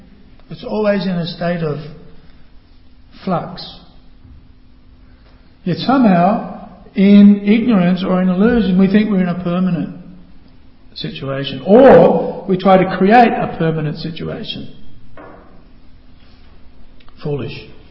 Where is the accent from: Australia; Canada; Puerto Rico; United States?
Australia; Ardrossan, South Australia; born there; I am an Australian. You know, I love my country. I was born in Ardrossan, South Australia, or whatever.